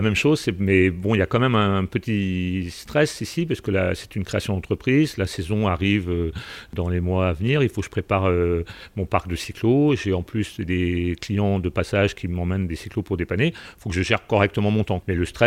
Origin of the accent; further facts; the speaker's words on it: Belle-Île-en-Mer, Brittany, France; J'ai commencé ma carrière ici, je suis originaire de Belle-Île.